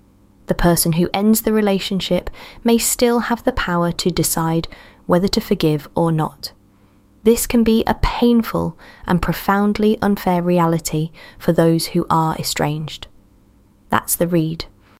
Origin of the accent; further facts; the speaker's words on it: Sacramento, California, United States; a place I used to visit on weekends as a teenager growing up in Sacramento.